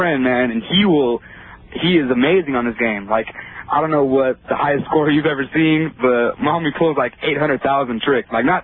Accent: Riverside, California, United States; I'm from Riverside.

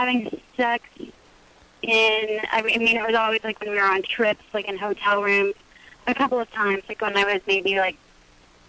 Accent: Texas, United States; In Texas.

